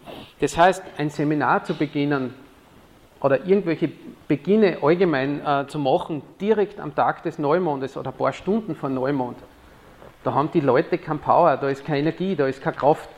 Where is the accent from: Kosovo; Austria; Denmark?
Austria; Styria; born there; ich bin ja gebürtiger Steirer, also ich arbeite noch in meinem Kärntnerisch.